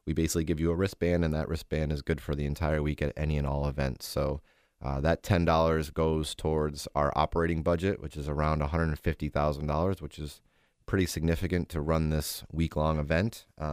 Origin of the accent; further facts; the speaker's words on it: New York, United States; So as a young student athlete, growing up in New York, we had the Empire State Games, which played a huge role in my athletic career